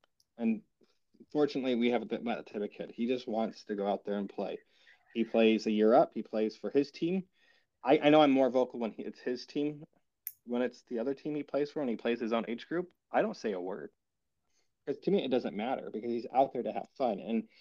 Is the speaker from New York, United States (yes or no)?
yes; New York, United States; I'm from Northern New York.